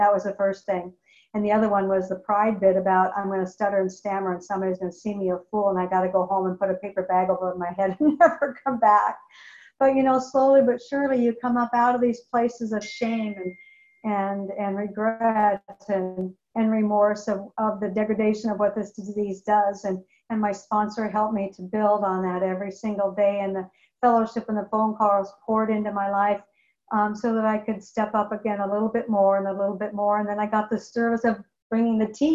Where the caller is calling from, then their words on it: Wilsonville, Oregon, United States; I'm a recovered compulsive overeater, and I'm calling in from Wilsonville, Oregon.